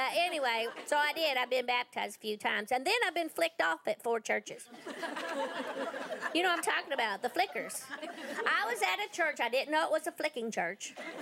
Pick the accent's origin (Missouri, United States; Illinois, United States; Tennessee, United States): Tennessee, United States; I'm from Tennessee.